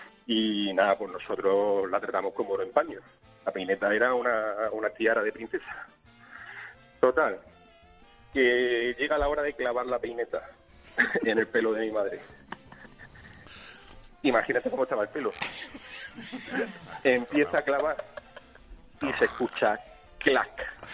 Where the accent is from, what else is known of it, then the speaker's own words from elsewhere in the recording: Almería, Andalusia, Spain; Nosotros somos de Almería.